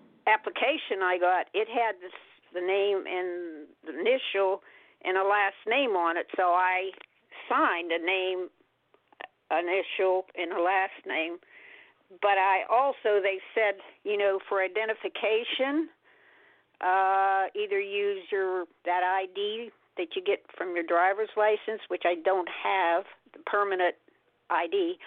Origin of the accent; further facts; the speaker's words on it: Coraopolis, Pennsylvania, United States; I'm from Coriopolis.